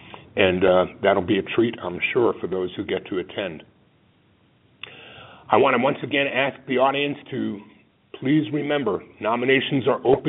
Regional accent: Georgia, United States; I'm going to share a state update with progress in Utah, Indiana, and my home state of Georgia

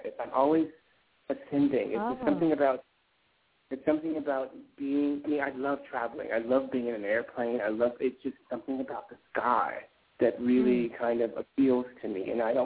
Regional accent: Chicago, Illinois, United States; I was really young. I'm from Chicago, and I graduated from high school.

